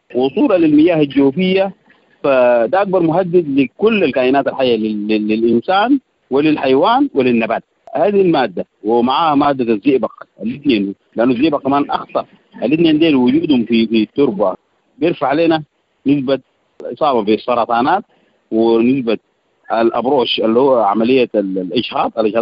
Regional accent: South Kordofan, Sudan; المواد المستخدمة عندنا في السودان او عندنا في جبال نور في كادوغلي بالضبط بيستخدموا السيانيد.

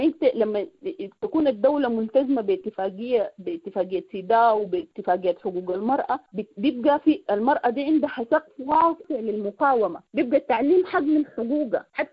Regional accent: Sudan; now in Canada; كنت أنا طلعت من السودان قبل الثورة في سبتمبر 2018، طلعت من السودان وهاجرت، يعني الآن أنا موجودة في كندا، أخذت لجوء في كندا.

